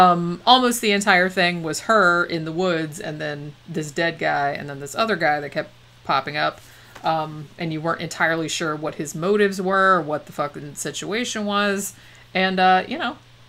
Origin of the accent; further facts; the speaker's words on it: Florida, United States; where I grew up in Florida and other places that I knew of, it wasn't.